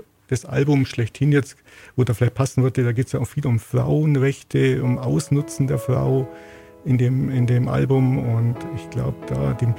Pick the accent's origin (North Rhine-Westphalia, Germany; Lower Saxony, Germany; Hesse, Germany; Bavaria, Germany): Bavaria, Germany; Ja, ich bin in Emmersage aufgewachsen. Meine Eltern sind kurz vor meiner Geburt von Augsburg nach Emmersage gezogen. Sind also beide Augsburger. Ich habe aber Wurzeln im kleinen Weißertal und im schwäbischen Bereich.